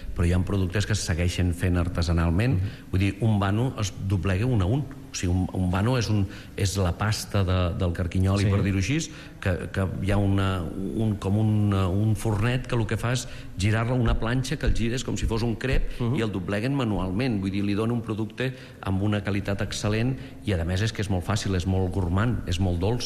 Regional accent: L'Espluga de Francolí, Catalonia, Spain; now in Montblanc, Spain; jo sóc de l'Espluga de Francolí, però visc a Montblanc.

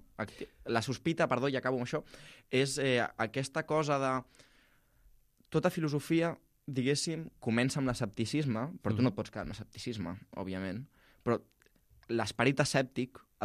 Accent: Catalonia, Spain; Jo soc del Baix Llobregat. Ja n'hi ha prou.

